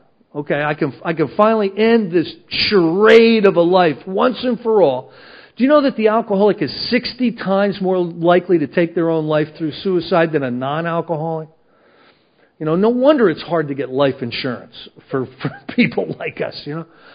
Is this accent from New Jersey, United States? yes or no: yes; New Jersey, United States; I'm from New Jersey. We do more thinking before 9 o'clock in the morning, probably, than somebody in the ark.